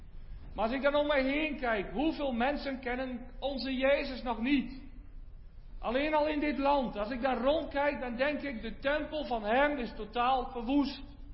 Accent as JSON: {"language": "Dutch", "town": "Vriezenveen", "region": "Overijssel", "country": "Netherlands", "said": "Dan hebben we bij ons in Friezeveen, het kleine Friezeveen, ongeveer de grootste rock."}